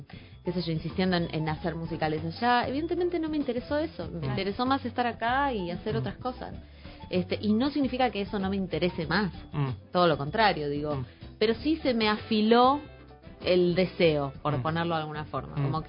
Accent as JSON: {"language": "Spanish", "town": "Rosario", "region": "Santa Fe", "country": "Argentina", "lives_now": "Buenos Aires, Argentina", "said": "yo tenía solo 21 años, recién había llegado a Buenos Aires, estaba haciendo mi primer musical acá en Buenos Aires, yo soy de Rosario"}